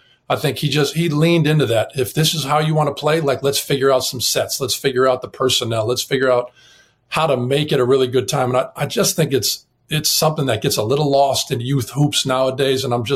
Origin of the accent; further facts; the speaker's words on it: Milwaukee, Wisconsin, United States; it was also growing up in Milwaukee, it was Ray Allen and it was Michael Redd.